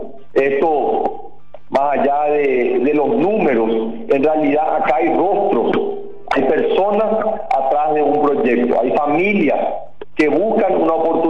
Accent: Paraguay; estoy orgulloso como paraguayo ver tanta mano de obra

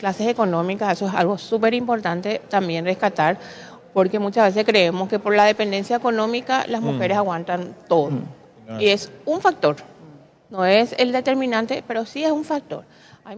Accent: Paraguay; ese respeto que necesitamos nosotros rescatar como familia paraguaya que somos

